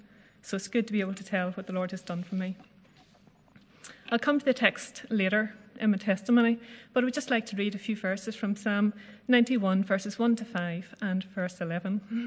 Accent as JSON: {"language": "English", "region": "Northern Ireland", "country": "United Kingdom", "tie": "born there", "said": "I was born in South Armagh, between the towns of Keady and Newton Hamilton, known as the townland of Auchnagurgan."}